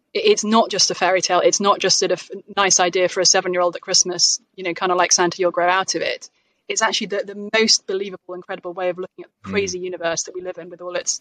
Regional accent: England, United Kingdom; now in United States; I say I'm from England. They say, oh, I'd love to live in England.

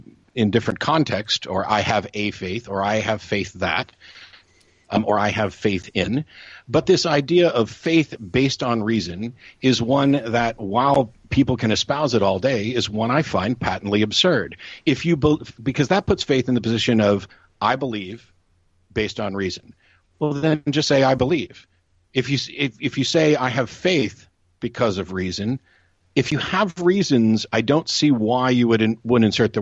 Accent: United States; you know, as an American, I acknowledge that I butcher the English language

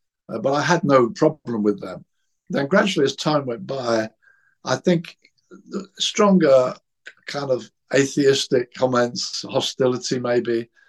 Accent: England, United Kingdom; I'm English. I'm Christian.

